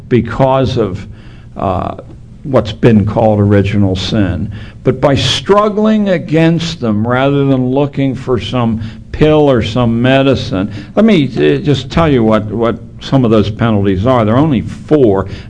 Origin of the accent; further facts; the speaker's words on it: Monongahela, Pennsylvania, United States; I must tell you that in my hometown that I grew up, there is in fact, it's the center of a Mormon religion that isn't this one. They just didn't go west with Joseph Smith. And in Monongahela, there's a national convention once a year.